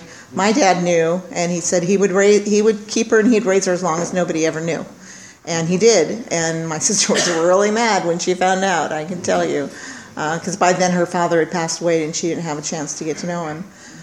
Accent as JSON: {"language": "English", "town": "Oildale", "region": "California", "country": "United States", "tie": "born or raised there", "also_born_or_lived": "Bakersfield", "said": "I was born in Bakersfield a long, long time ago on a stormy day. And it was a long time ago, really. And I lived in Oildale"}